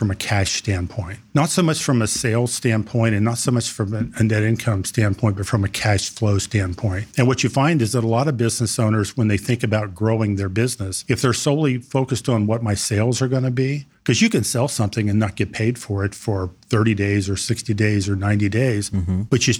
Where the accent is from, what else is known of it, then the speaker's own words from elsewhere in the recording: Ohio, United States; So I grew up in Ohio. My dad was a policeman, Ohio State Highway Patrolman. And so when I was a kid, we bounced around Southeast Ohio and ended up on the east side of Columbus when I was 16.